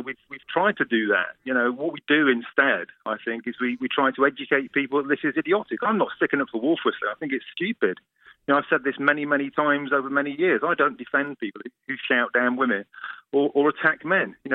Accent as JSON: {"language": "English", "town": "Nottingham", "region": "East Midlands", "country": "United Kingdom", "said": "No, I'm from Nottingham"}